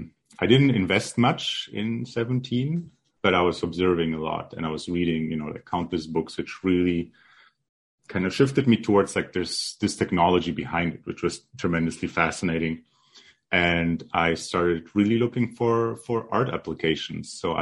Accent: Germany; also born or lived in Poland; I was born in Poland, And at the age of five, my family flew basically communist Poland to emigrate or like to rejoin my family in Germany.

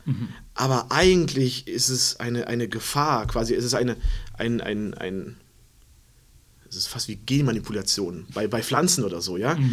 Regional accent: North Rhine-Westphalia, Germany; now in Ansbach, Germany; Sauerland, wo ich herkomme

